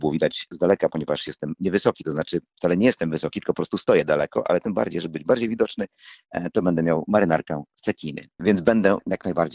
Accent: Morąg, Warmian-Masurian Voivodeship, Poland; also born or lived in Olsztyn; Jestem z Morąga. Większą część mojego życia edukacyjnie, towarzysko i artystycznie też spędziłem w Olsztynie i tam jestem też bardzo blisko związany.

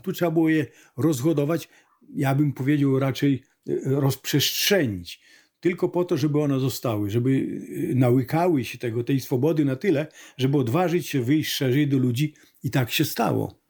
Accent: Białystok, Podlaskie Voivodeship, Poland; Ja urodziłem się i wychowałem w Białymstoku.

